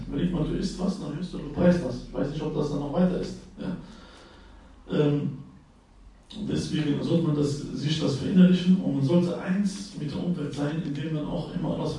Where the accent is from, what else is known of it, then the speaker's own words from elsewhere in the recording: Morocco; Da, wo ich herkomme, gibt es noch viele. Aus dem Marokko haben wir viele Esel.